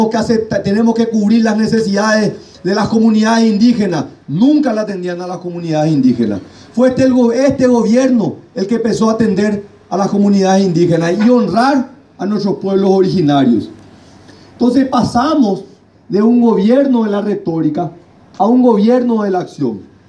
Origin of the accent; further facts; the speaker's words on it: Paraguay; nosotros los paraguayos, este departamento que es la cuna de la cultura y que nos sentimos orgullosos como paraguayos de tener esto